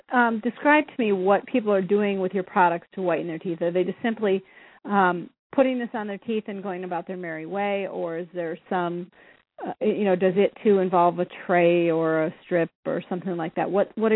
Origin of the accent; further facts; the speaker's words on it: California, United States; I'm from California, too.